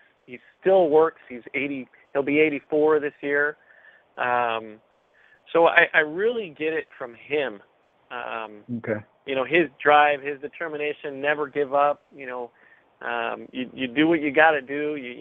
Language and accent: English; United States; first language es; English is a second language; My parents are from Mexico, so my first language is Spanish. My family came here, I'm a first-generation American.